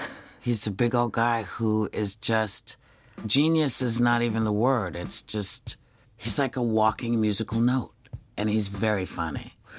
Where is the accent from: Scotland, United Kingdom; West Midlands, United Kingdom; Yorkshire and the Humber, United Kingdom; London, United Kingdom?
Scotland, United Kingdom; But it's not until somebody goes, my God, you're Scottish, do you go, oh, yeah, my God, I'm Scottish.